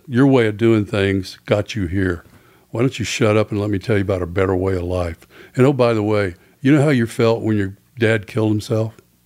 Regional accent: Fort Worth, Texas, United States; here I am 14 years old in a guitar playing a rock band growing up in Fort Worth.

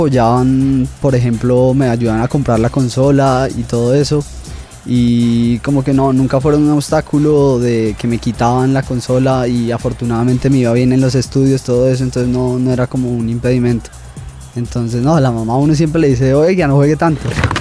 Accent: Bogotá, Colombia; tengo 24 años, soy de Bogotá, vivo con mi familia

